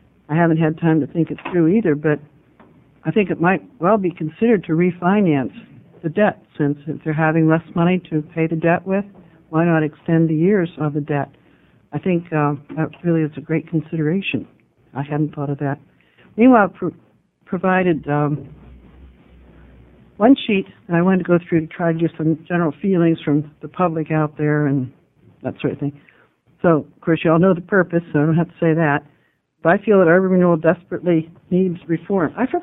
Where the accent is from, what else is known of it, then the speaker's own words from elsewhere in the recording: Pittsburgh, Pennsylvania, United States; I grew up in Pittsburgh in the heyday of steel mills, so I was not delighted to find that Coos County, where I now live in relatively clean air